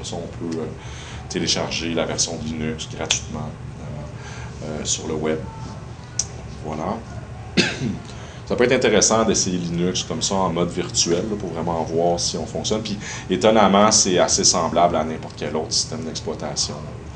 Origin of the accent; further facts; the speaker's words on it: Quebec, Canada; C'est parce qu'on est Québécois. On adapte les choses.